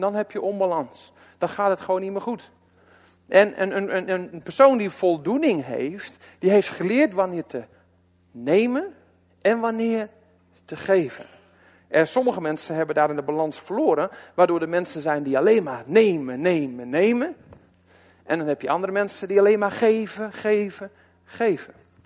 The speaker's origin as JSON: {"language": "Dutch", "country": "Netherlands", "said": "En eigenlijk zijn wij Nederlanders wel een beetje de wegers."}